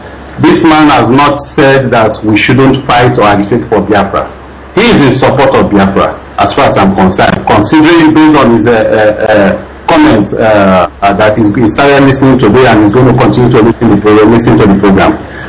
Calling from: India; I'm calling from India.

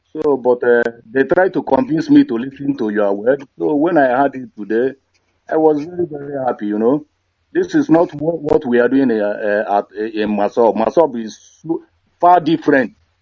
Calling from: Greece; I'm calling from Greece.

